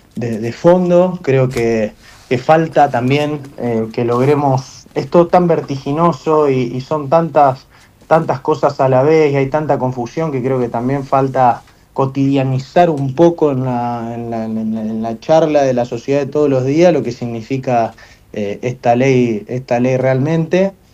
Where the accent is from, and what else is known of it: Argentina